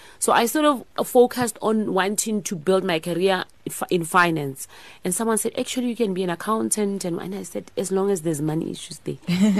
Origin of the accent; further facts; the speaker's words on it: Pretoria, Gauteng, South Africa; I'm a humble daughter of the soil. I was raised in Pretoria in Soshanguve. I come from a family of seven.